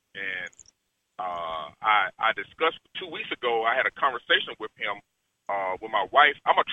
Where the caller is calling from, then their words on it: Amarillo, Texas, United States; I'm calling from Amarillo, Texas, but my concerns are my home that I'm purchasing in Atlanta, Georgia.